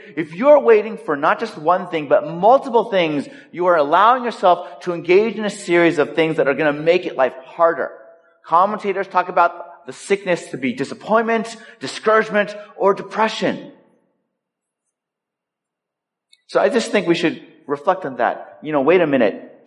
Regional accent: California, United States; It's what we call it, intermediate school, where I grew up in California.

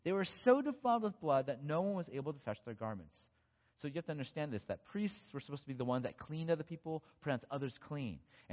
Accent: California, United States; And I go, you know I'm from California, right?

